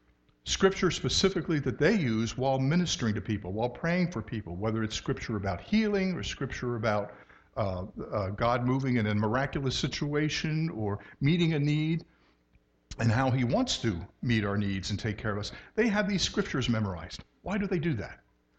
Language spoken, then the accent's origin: English; United States; because, you know, I'm an American male